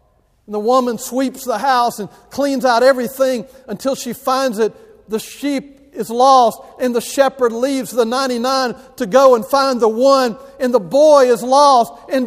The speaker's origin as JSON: {"language": "English", "region": "Alabama", "country": "United States", "tie": "born or raised there", "said": "Now, I grew up in Alabama, and we love pork."}